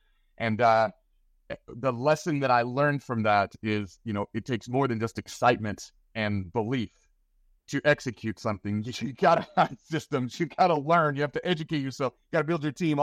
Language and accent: English; Tennessee, United States; I grew up in East Tennessee, the youngest of five children.